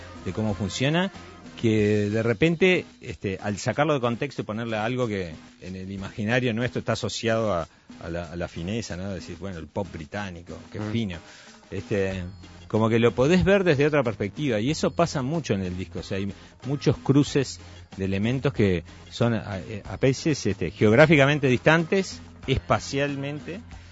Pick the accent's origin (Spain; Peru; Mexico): Mexico; cuando era niño estaba en México en la escuela hablaba como mexicano y llegaba a mi casa hablaba como uruguayo.